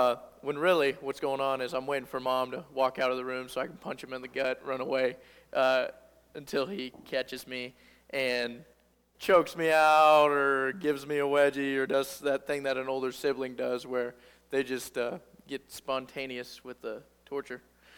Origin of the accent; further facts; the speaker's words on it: Cabool, Missouri, United States; And I was born and raised in Kabul, Missouri, just on down the road a little ways, and I've been there my whole life.